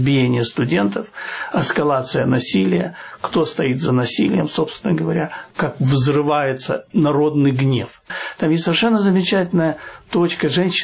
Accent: Kyiv, Ukraine; Может быть, потому что я киевлянин.

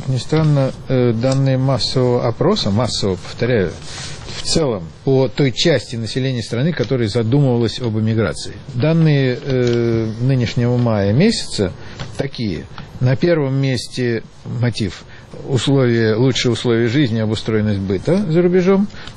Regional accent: Russia; А мне-то что? Я русский. Или там, я из России.

